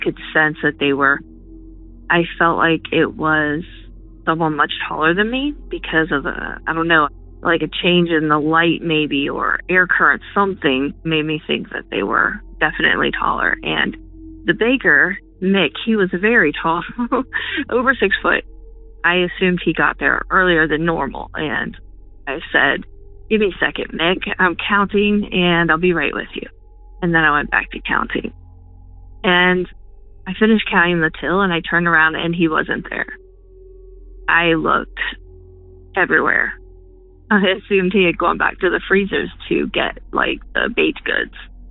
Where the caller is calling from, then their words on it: Seattle, Washington, United States; also born or lived in Shepherdstown; I am calling from Seattle, Washington. I've lived in Seattle for over 20-some years